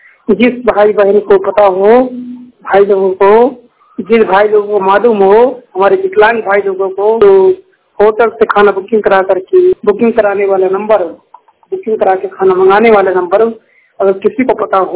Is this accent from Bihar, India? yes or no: no; Raebareli, Uttar Pradesh, India; UP जिला रायबरेली का रहने वाला हूँ।